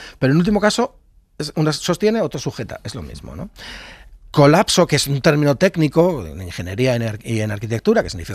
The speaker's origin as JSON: {"language": "Spanish", "town": "Madrid", "region": "Community of Madrid", "country": "Spain", "tie": "born or raised there", "said": "Yo soy de Villaverde, sé lo que es eso. Mira, soy nacido y 50 años viviendo."}